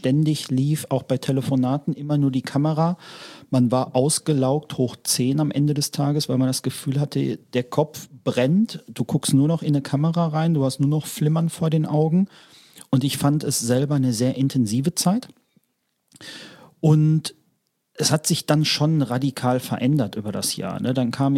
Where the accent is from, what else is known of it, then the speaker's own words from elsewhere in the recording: Dortmund, North Rhine-Westphalia, Germany; now in Düsseldorf, Germany; 33 Jahre jung, gebürtiges Pottkind, auf den Sportplätzen der Dortmunder Regionen groß geworden. Jetzt seit etwas über 10 Jahren in Düsseldorf